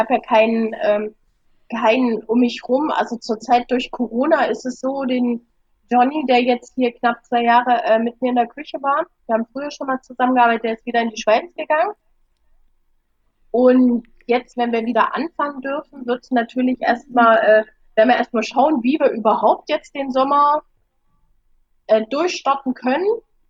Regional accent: Germany; Weißt du, wenn ich als Deutsche mit Kardamom arbeite, boah, was bin ich da vorsichtig und unsicher und dieses.

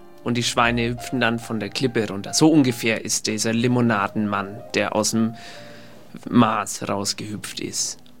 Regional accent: France; German is a second language; Petit Bras. Sagt man ja bei uns in Frankreich.

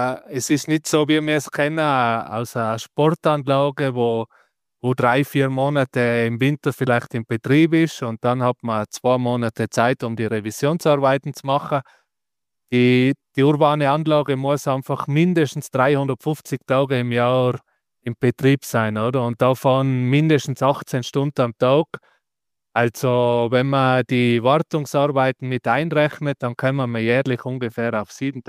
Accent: Nauders, Tyrol, Austria; now in Mexico City, Mexico; bin 36 Jahre alt, bin aus Nauders in Tirol

